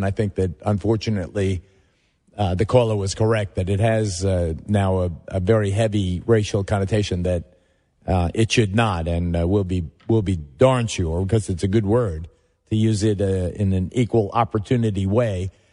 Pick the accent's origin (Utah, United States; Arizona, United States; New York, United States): New York, United States; West Babylon; also born or lived in Williamsburg; which is an expression I used as a kid growing up in Williamsburg and West Babylon.